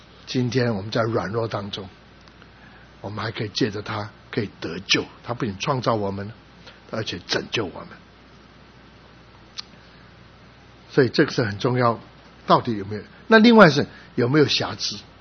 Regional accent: Taiwan; Chinese is a second language; 我小学4年级来到台湾，所以 在台湾长大，国语还不会说，我最会讲台语

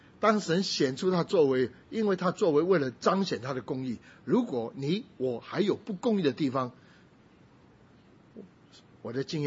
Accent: Taiwan; first language Taiwanese Hokkien; Chinese is a second language; 那时候我最先学会的是学会台语，以前我还会讲台语，不过现在都忘光了，也听不懂。国语还学得比较慢

